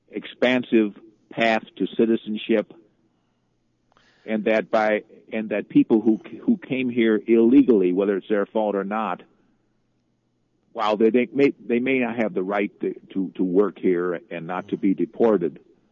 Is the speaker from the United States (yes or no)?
yes; United States; Well, I'm from the United States.